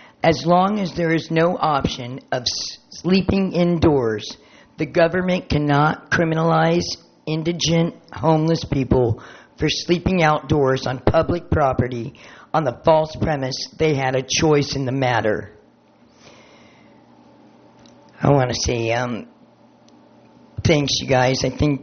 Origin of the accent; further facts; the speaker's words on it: Morro Bay, California, United States; I'm totally from Morro Bay.